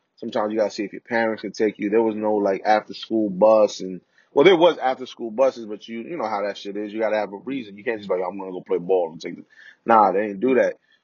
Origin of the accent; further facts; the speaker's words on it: Bronx, New York, United States; growing up in the Bronx and at this time, you know, in like the 90s.